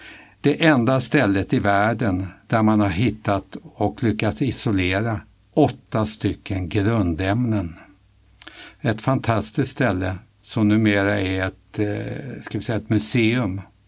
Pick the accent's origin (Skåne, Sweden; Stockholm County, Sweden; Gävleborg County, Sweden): Stockholm County, Sweden; Stockholm; barn hemma på Söder. Utan min släkt kom från skärgården. Morfar var ju fiskare ute i skärgården på en ö som heter Resarö.